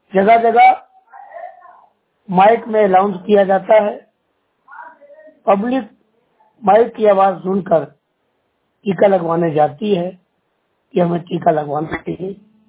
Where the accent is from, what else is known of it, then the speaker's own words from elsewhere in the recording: Jaitwara, Madhya Pradesh, India; मेरे पैतृक गांव नगर पंचायत क्षेत्र जैतवारा